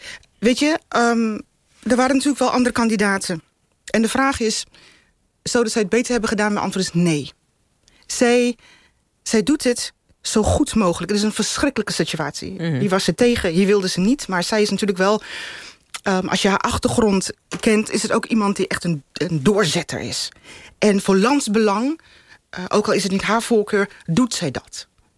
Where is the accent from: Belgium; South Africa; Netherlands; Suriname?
South Africa; Cape Town, Western Cape; In Kaapstad. Ik ben natuurlijk wel midden in de tijd van apartheid geboren.